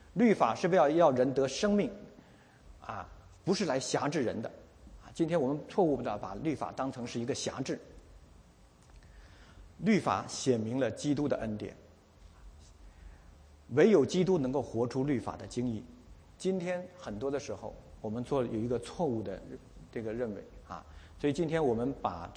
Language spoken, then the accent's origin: Chinese; Beijing, China; 北京虽然我不是胡同长大的，但我也有这个毛病。从小我们就是这样